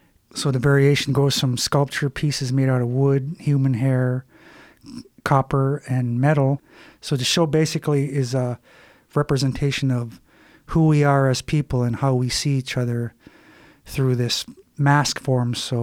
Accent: Bethel, Alaska, United States; because I'm originally from Bethel.

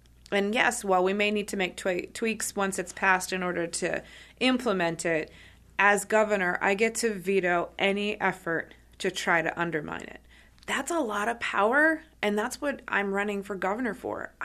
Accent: Bryant Pond, Maine, United States; I grew up in here, I grew up in Western Maine in Bryan Pond

